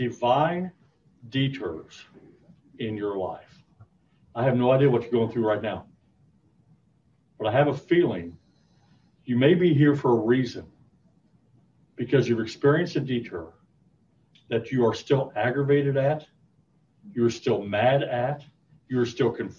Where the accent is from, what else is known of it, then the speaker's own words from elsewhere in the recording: Missouri, United States; now in Texas, United States; I didn't know Texas existed because I was from Missouri.